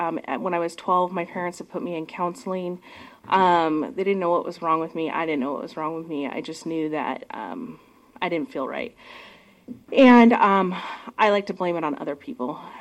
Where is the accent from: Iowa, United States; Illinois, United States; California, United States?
California, United States; moved away as an adult; now in Portland, United States; So when I was 19, I moved from Northern California to Portland.